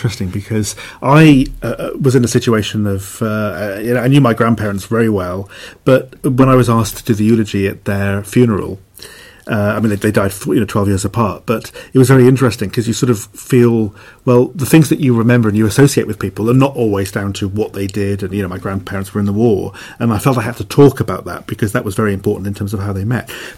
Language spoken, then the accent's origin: English; Wales, United Kingdom; moved away; Yeah, and I found that when I moved over from West Wales and found that the cost of living here was so different